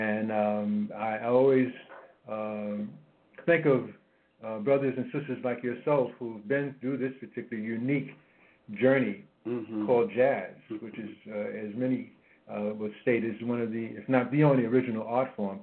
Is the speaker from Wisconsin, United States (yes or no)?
no; Brooklyn, New York, United States; Matter of fact, we're both from Brooklyn.